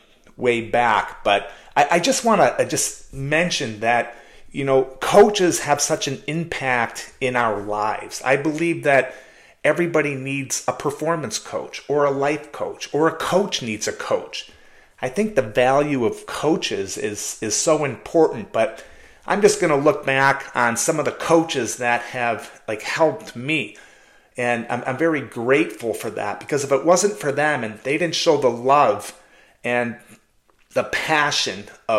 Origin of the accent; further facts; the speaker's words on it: Oak Park, Michigan, United States; But just going back as a young kid growing up in Oak Park, Michigan, a small town just outside of Detroit, and I loved hockey, just loved playing.